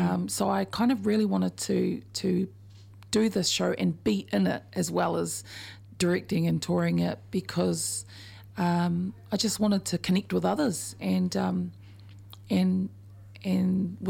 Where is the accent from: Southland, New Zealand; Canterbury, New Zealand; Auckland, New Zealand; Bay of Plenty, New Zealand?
Canterbury, New Zealand; Christchurch; But we're from Christchurch, by the way.